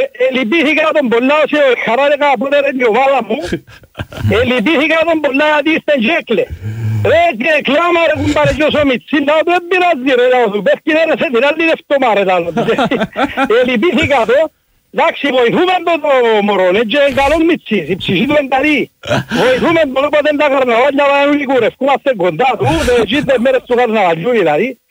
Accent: Kaimakli, Nicosia District, Cyprus; Είμαι που το Γαϊμακλίνε

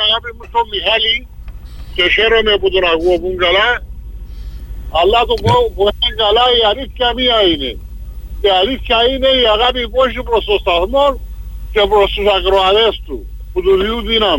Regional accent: Cyprus; accent: Cypriot; Μιλώ τα κυπριακά.

